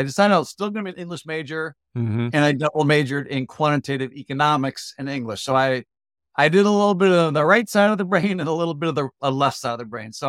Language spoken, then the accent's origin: English; California, United States; I grew up in California and ended up going to Stanford as an undergrad.